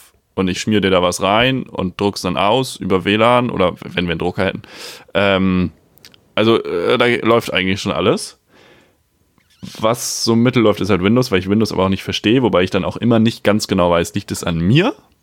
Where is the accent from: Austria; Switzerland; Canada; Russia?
Switzerland; ich komme aus der Schweiz.